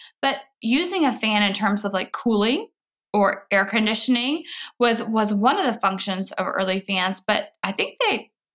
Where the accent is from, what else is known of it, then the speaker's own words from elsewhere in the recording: Midwest, United States; Because I'm from the Midwest, and I'm pretty sure that there are certain parts of the United States